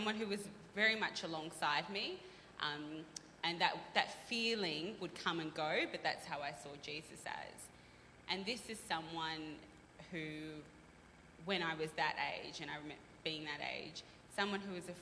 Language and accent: English; Sydney, New South Wales, Australia; I grew up in Sydney a lot, in the city of Sydney.